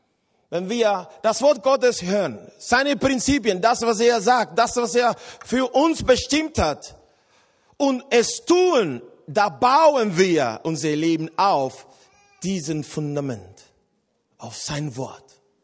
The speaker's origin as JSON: {"language": "German", "country": "Cuba", "said": "in Lateinamerika, wo ich herkomme, ich komme aus Kuba"}